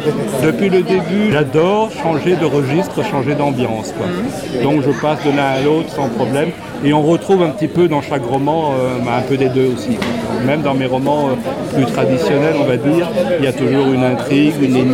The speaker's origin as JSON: {"language": "French", "region": "Brittany", "country": "France", "said": "je suis breton, ça veut dire que je ne suis pas de Charente, et donc je suis venu hier de Bretagne, je retourne ce soir"}